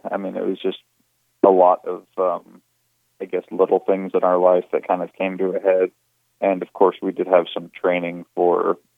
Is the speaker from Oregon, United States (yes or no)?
yes; Oregon, United States; I came home and saw that my home state of Oregon was in a lot of trouble